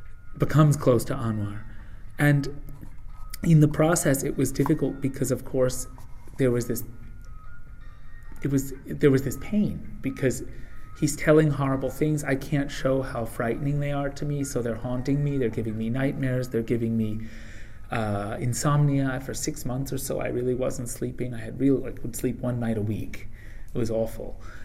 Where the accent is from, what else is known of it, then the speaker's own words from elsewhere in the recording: United States; they assumed that I was on their side because I am an American